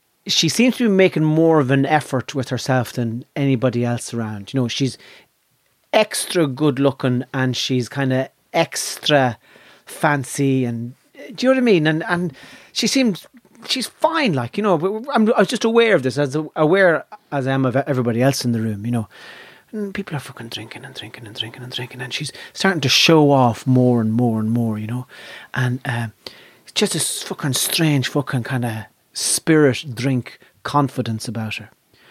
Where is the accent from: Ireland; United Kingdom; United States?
Ireland; And being Irish... That part of your brain never closes over.